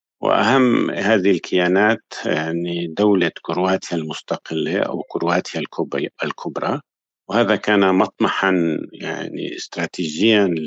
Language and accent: Arabic; Damascus, Damascus Governorate, Syria; born there; أنا ولدت في دمشق في حارة الشمال، يعني في جوار شارع بغداد